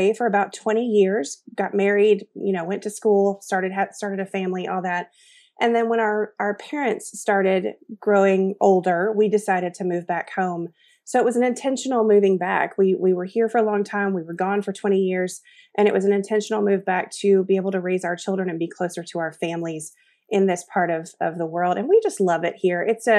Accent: Virginia, United States; So my husband and I were raised in the New River Valley.

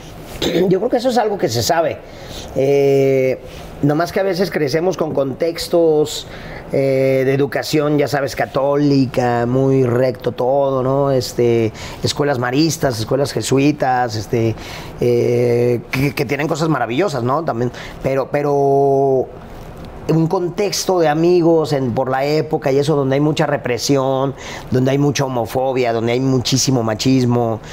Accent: Guadalajara, Jalisco, Mexico; Yo crecí en un contexto en Guadalajara donde pertenecía a una época donde se dio muchísimo el machismo, donde se dio muchísimo la homofobia

